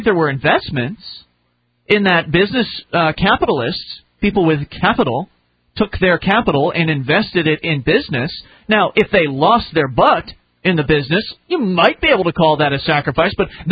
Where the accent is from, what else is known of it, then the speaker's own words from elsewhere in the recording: United States; which gives me, as an American, less money to spend on other things.